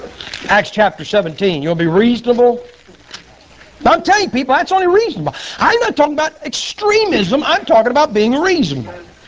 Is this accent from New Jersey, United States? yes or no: no; Ohio, United States; I'm from Ohio, man.